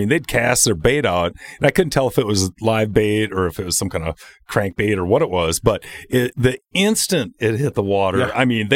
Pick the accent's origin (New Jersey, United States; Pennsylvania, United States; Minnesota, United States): Minnesota, United States; And of course, I'm born and raised in Minnesota, so when I get to the ocean, I want to go for sharks.